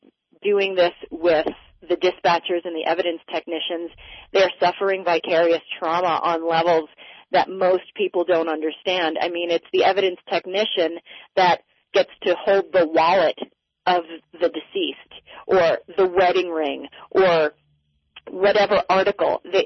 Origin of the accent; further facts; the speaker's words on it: Long Island, New York, United States; I grew up in New York on Long Island, which is a very insulated place.